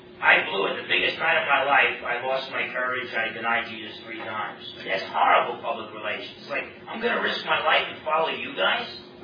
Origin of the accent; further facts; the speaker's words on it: New Jersey, United States; I'm from New Jersey, so I couldn't turn it down. And I got to visit my relatives and all.